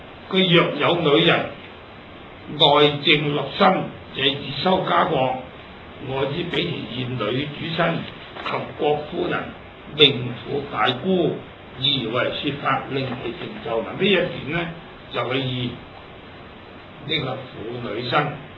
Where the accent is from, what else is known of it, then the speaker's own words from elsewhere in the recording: Hong Kong; 又或者今日咧，我哋香港話咩三司啊